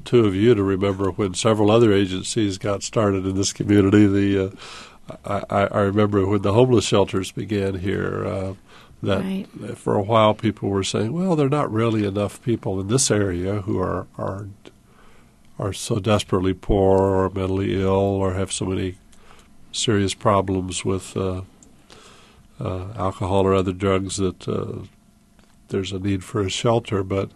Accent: Urbana, Illinois, United States; When I first came back to my hometown here in Urbana

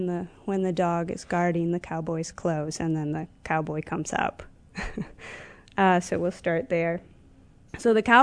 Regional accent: Wisconsin, United States; Well, I was a child from the Midwest when I heard the story. I was from northern Wisconsin. That's where I grew up, in a small town of 10,000.

